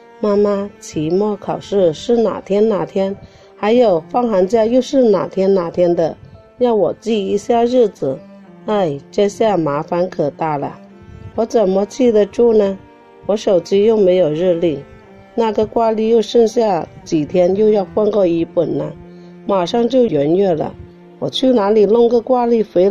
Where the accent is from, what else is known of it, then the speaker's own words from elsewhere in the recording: Qingyuan, Guangdong, China; 我是来自清远的